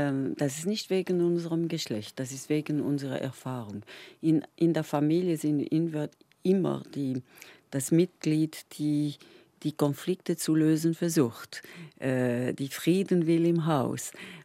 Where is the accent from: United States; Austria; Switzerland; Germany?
Switzerland; born there; now in Geneva, Switzerland; Sehr dankbar, dass ich geboren bin in der Schweiz und nicht in einem anderen in einem anderen Land.